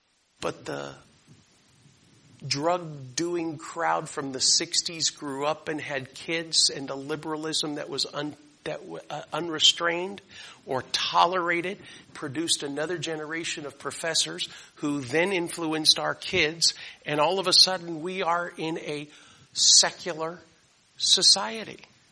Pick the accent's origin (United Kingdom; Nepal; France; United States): United States; Florida; during that period of time of me growing up in South Florida